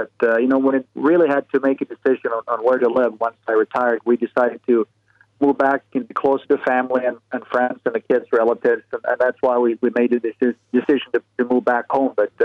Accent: Sweden; also born or lived in Detroit; and growing up in Sweden, and trying to put everything in writing

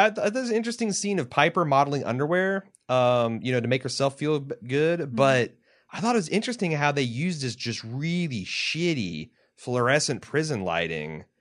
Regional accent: Scotland, United Kingdom; Well, like I'm Scottish. I'm like so-so. It break me heart.

